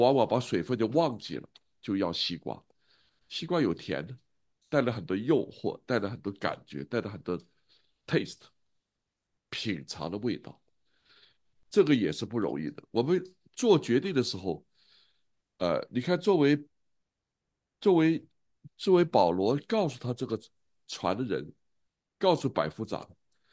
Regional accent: China; 我们在中国大陆出生、成长、洗脑

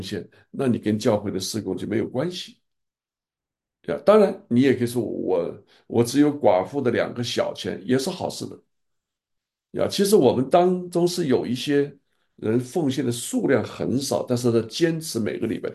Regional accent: China; now in Taiwan; 结果他一听说我是从大陆来的

